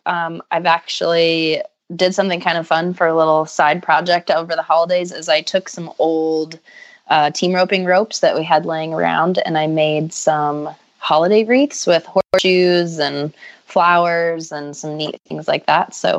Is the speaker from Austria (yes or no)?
no; Boulder, Colorado, United States; from Boulder, Colorado.